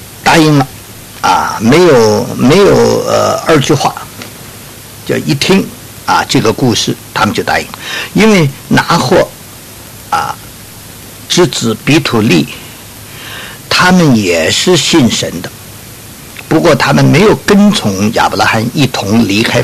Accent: Jiangnan, China; 现在我们中国没有了，在我小的时候在江南一带还有这种抢婚

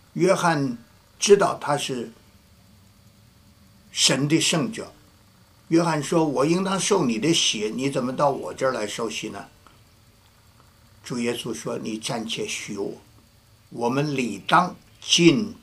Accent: China; 羔羊在我们中国人说施赞羔羊

